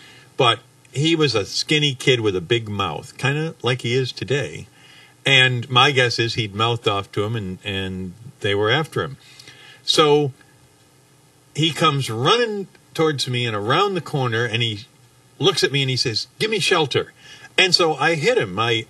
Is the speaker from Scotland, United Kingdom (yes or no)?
no; Dartford, South East England, United Kingdom; my dad was stationed in England after the war, and so I grew up in Dartford, England is the name of the town. And I grew up at 1701 Westgate